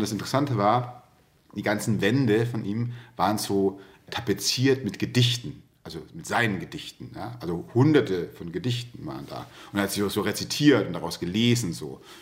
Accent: Southern Germany, Germany; moved away as an adult; also born or lived in Mainz; now in Hamburg, Germany; ich bin jetzt 44. Ich komme eigentlich aus Süddeutschland, da bin ich aufgewachsen

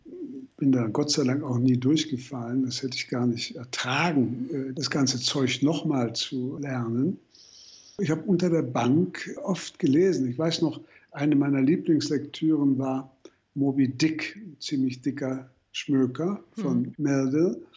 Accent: Berlin, Germany; Meine Kindheit in Berlin war eigentlich auch interessant.

